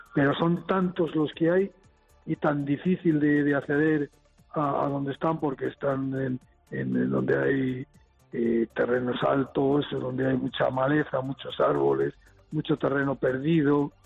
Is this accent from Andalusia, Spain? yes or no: no; Villalpando, Castile and León, Spain; de todos los pueblos de aquí, de la zona, de alrededor de Villamayor, de mi pueblo, de Villalpando